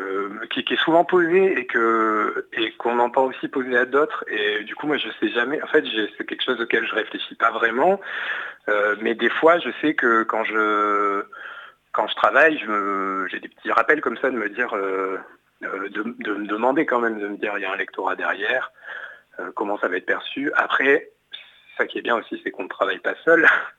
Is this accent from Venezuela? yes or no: no; Aurillac, Auvergne-Rhône-Alpes, France; il doit y avoir un petit peu des paysages de là où j'ai grandi, je grandis dans le Cantal. Donc voilà, moi j'ai quand même grandi dans une ville, Aurillac, donc un paysage plutôt urbain